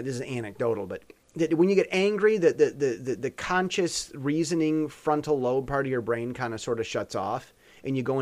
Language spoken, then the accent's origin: English; United States; now in Taiwan; I'm American. I know what works in America. I know American culture. I'm over here in Taiwan.